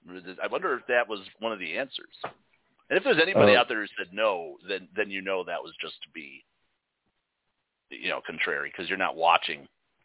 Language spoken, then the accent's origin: English; Chicago, Illinois, United States; Well, I grew up in Chicago, so I'm a Cubs fan.